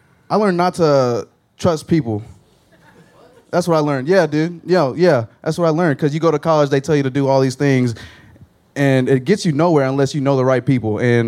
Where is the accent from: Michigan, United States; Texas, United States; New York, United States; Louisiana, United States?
Texas, United States; Pflugerville; I was born here. I was raised in Pflugerville. Raised in Round Rock.